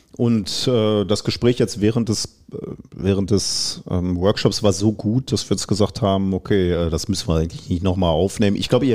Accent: Germany; weil wir als Deutsche uns ja nie Gedanken so machen, wo da besondere Schwierigkeiten liegen.

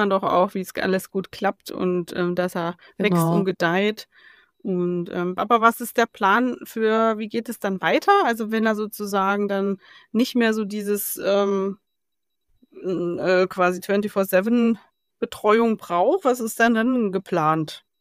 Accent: Hesse, Germany; ich komme ja ursprünglich aus der Gegend, wo die Waschbären zum ersten Mal aufgetaucht sind in Nordhessen.

